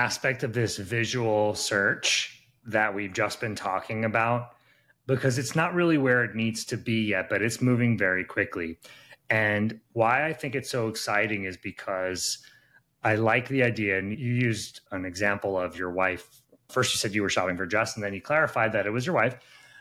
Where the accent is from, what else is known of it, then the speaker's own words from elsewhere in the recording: New York City, New York, United States; I'm from New York City. I can't even change a tire.